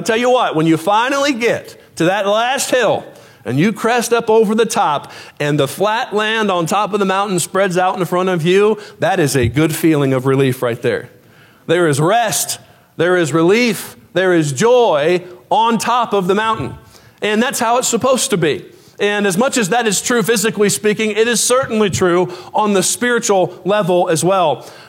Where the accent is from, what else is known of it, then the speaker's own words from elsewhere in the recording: Indiana, United States; Now, I grew up in Indiana. We didn't have mountains. We didn't even have hills, okay? We just had cornfields, okay?